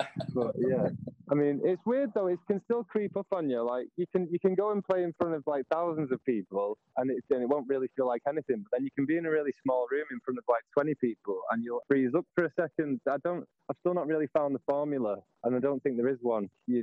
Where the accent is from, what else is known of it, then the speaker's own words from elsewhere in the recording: Glossop, East Midlands, United Kingdom; I grew up in Glossop.